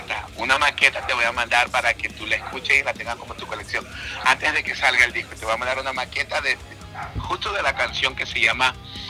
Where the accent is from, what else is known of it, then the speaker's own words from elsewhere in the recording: Coast, Ecuador; soy costeño, decía, nadie ha parado buena la costa y la riqueza musical es increíble.